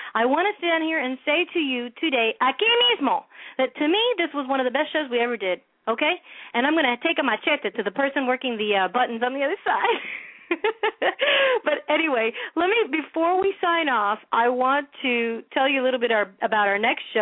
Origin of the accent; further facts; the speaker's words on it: Miami, Florida, United States; also born or lived in New York; now in Los Angeles, United States; Well, you know Miami is my hometown, so.